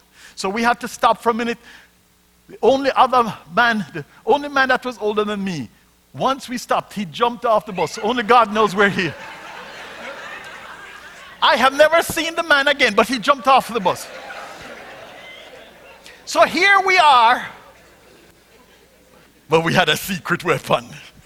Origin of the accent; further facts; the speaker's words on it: Jamaica; But guess what? Being Jamaican, you've met a few of us and you know we're crazy.